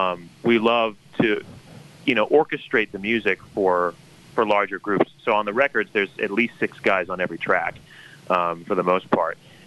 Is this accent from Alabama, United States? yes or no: no; Brooklyn, New York, United States; although I grew up in Brooklyn. I grew up very Jewish, had a bar mitzvah, went to Hebrew school and all that.